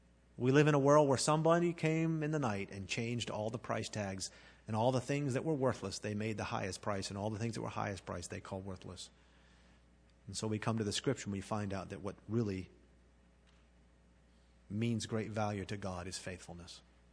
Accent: Patrick Air Force Base, Florida, United States; When I was a boy growing up in Patrick Air Force Base

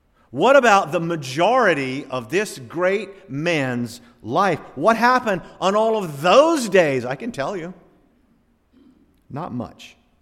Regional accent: the South, United States; For a lot of years, I grew up in the South.

